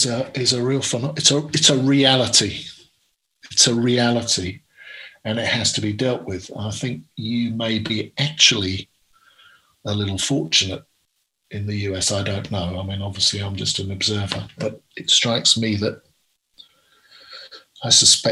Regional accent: United Kingdom; moved away as an adult; now in United States; Well, I first came to the United States when I was 18 years old. And it's not my home country. I'm British

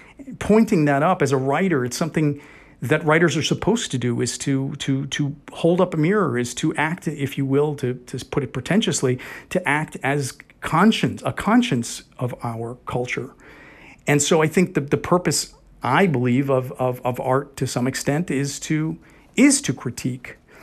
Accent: United States; at the end of the day, I am American.

